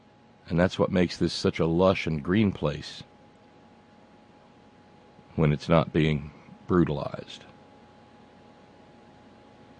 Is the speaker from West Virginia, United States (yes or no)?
yes; Clendenin, West Virginia, United States; Just a few miles from here, my hometown of Clendenin has been totally wiped out.